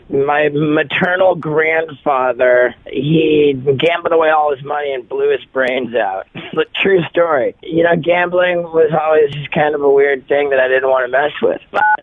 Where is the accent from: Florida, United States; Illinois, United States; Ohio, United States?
Florida, United States; Miami; Spent a lot of my formative years growing up in Miami.